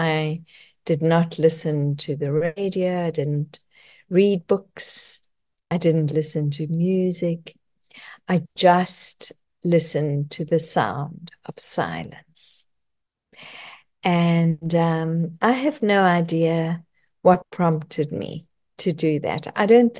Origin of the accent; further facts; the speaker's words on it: South Africa; also born or lived in Canada; coming from South Africa, growing up in South Africa, even though I had lived in Canada for a few years